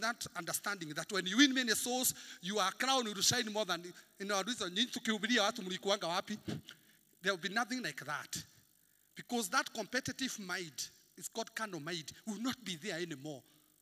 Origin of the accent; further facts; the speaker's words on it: Limuru, Kiambu County, Kenya; I grew up in Limuru just here, and I stayed in a plot where there was this lady I really admired.